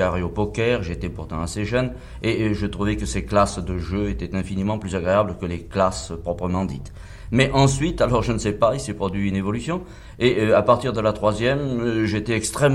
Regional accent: Paris, Île-de-France, France; born there; Je suis né à Paris, j'ai vécu à Paris jusqu'à l'âge de 6 ans. Mais d'Auteuil, où j'habitais, paraît-il, avec mes parents, eh bien, je ne me souviens de rien.

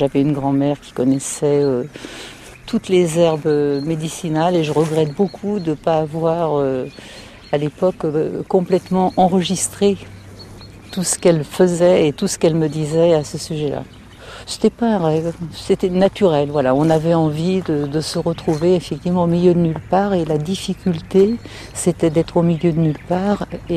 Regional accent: Paris, Île-de-France, France; born there; je suis née à Paris, j'y ai vécu très longtemps

